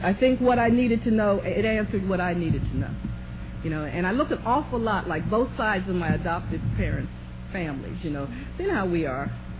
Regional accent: Columbus, Ohio, United States; born there; I'm 52 years old. I was born in Columbus, Ohio. I swore I'd never go back to Columbus. Been back there 29 years.

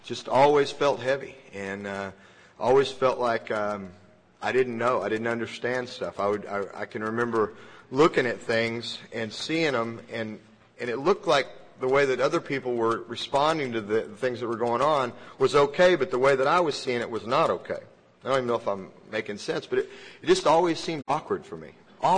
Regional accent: Shawnee, Oklahoma, United States; born there; I was born in Shawnee, Oklahoma.

